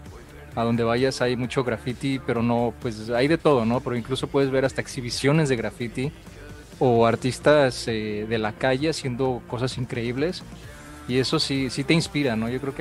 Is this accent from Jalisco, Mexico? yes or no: yes; Guadalajara, Jalisco, Mexico; now in Chicago, United States; de la misma ciudad donde somos nosotros, de Guadalajara, en México.